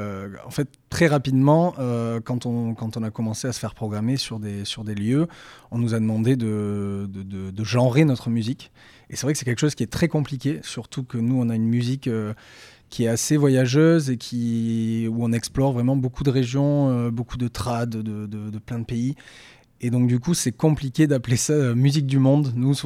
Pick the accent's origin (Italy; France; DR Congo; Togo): France; Bordeaux, Nouvelle-Aquitaine; parce que déjà on est de Bordeaux, on a créé le groupe en tant qu'étudiant